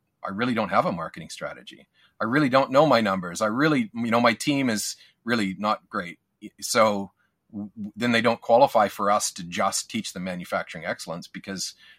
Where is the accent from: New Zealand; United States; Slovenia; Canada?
Canada; I grew up in Canada